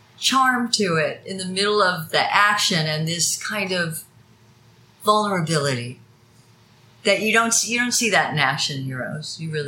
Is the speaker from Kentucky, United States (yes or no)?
yes; Louisville, Kentucky, United States; Well, look, I was born and raised in Kentucky.